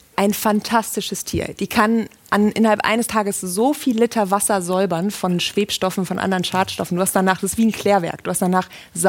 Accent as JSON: {"language": "German", "region": "Rhineland", "country": "Germany", "said": "ich bin Rheinländerin."}